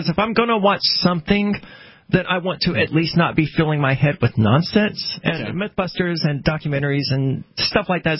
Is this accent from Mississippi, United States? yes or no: yes; Mississippi, United States; That was the case when I grew up in Mississippi.